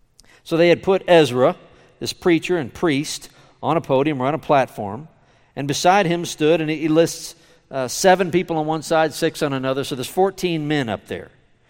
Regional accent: Scotland, United Kingdom; I'm pretty sure I'm from Scotland. I'm pretty sure I'm Scottish.

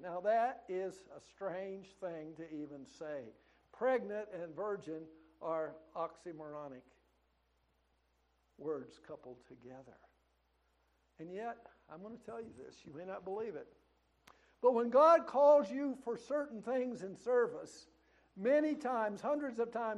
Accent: Kentucky, United States; also born or lived in Bloomington; But when I grew up in Kentucky, if you made it through the eighth grade, a number of people just got married after the eighth grade.

